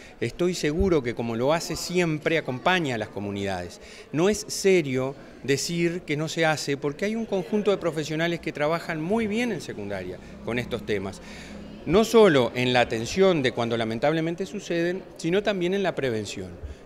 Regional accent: Tacuarembó, Uruguay; Lo que a mí me enseñaron de chiquito en Tacuarembó, me lo enseñó mi familia

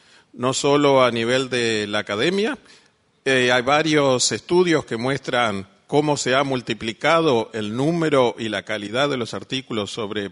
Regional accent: Paysandú, Uruguay; yo soy uruguayo, no de Montevideo, de Paysandú.

